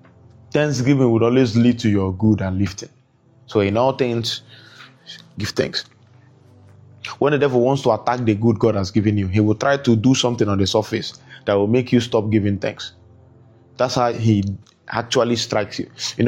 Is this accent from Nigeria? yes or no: yes; Nigeria; I'm from Nigeria